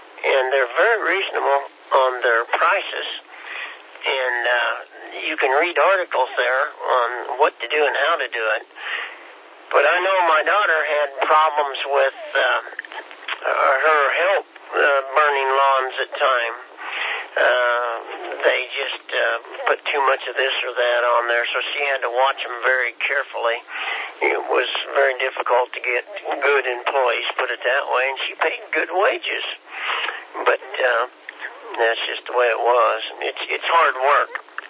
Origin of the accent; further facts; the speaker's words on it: Kansas, United States; I'm from Kansas, and we're naturally a little slow.